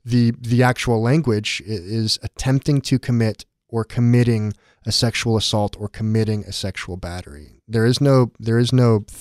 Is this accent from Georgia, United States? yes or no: no; San Diego, California, United States; I mean, I grew up in San Diego. When I was 11, when I was 10, there were two shootings at schools maybe 10 miles or less from where I went to school within 3 weeks.